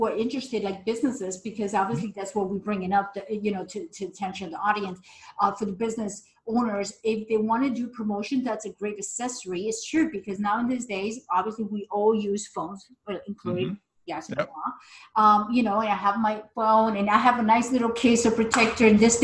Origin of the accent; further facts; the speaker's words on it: New York City, New York, United States; born there; I was born here in the States too, in Big Apple. So as a proud American, I'm proud of you making products here in the U.S.